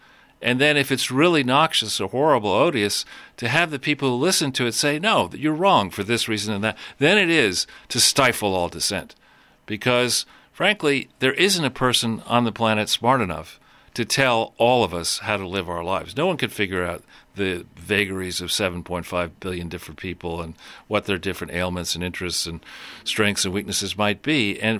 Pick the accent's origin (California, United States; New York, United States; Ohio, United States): New York, United States; New York City; and I grew up in Greenwich Village.